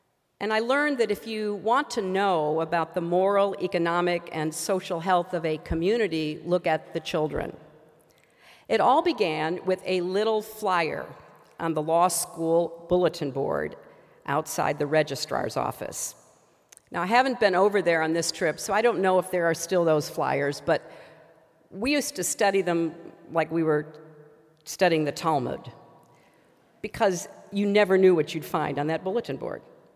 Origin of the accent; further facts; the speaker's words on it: Illinois, United States; I grew up outside of Chicago.